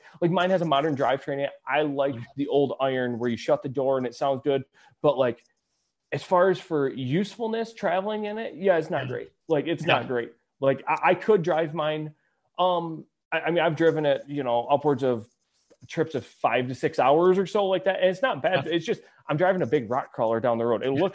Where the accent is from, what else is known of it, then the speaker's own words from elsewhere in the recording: Michigan, United States; We're from Michigan. There's water on three sides.